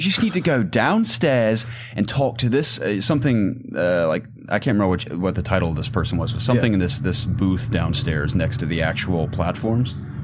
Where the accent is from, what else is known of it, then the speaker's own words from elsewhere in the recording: United States; it's almost like the stereotypical accents that we Americans do as British folk are almost spot on.